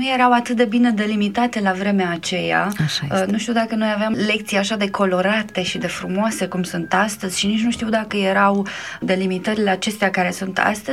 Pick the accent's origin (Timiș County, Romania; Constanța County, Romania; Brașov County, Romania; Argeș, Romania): Constanța County, Romania; Constanța; born there; M-am născut în Constanța, o localitate în județul Constanța, aproape de Constanța. M-am născut într-o familie creștină.